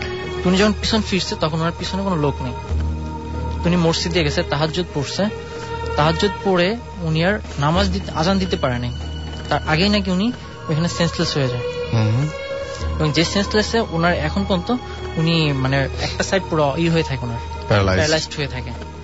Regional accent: Gopalganj, Dhaka Division, Bangladesh; now in Dhaka, Bangladesh; জিগাতলা থেকে, আমার এন্টারপ্রাইজ, আমার দেশের বাড়ি গোপালগঞ্জের মুর্শিদপুর থানা।

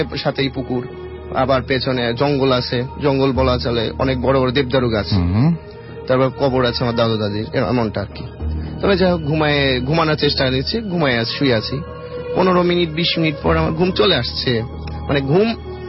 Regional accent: Rajshahi Division, Bangladesh; now in Dhaka, Bangladesh; আমার গ্রামের ঘটনা, নাটোর জেলাতে। আমার বাড়ি গ্রামে।

